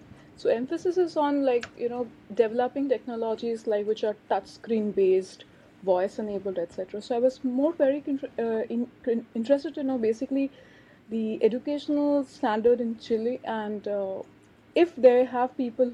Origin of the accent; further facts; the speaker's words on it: India; I'm coming from India, and I'm particularly interested in the area of communication technologies for development.